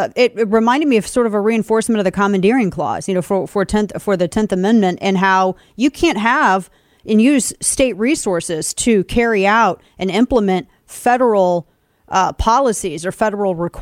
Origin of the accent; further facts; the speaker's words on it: Missouri, United States; that's something that my home state of Missouri had passed